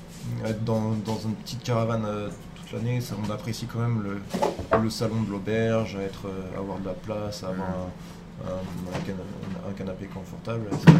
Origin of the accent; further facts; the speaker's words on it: Auvergne-Rhône-Alpes, France; Je suis originaire de Savoie, donc la Drôme.